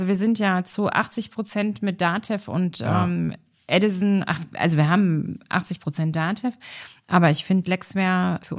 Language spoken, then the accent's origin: German; Berlin, Germany; now in Bochum, Germany; Bin ja eigentlich Berliner.